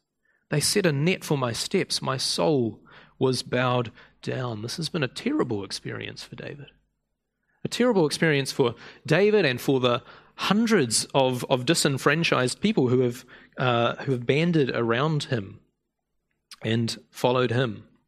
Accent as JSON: {"language": "English", "region": "Otago", "country": "New Zealand", "tie": "born or raised there", "said": "Where I grew up in South Otago, we have the Cathedral Caves, which are these massive coastal caves"}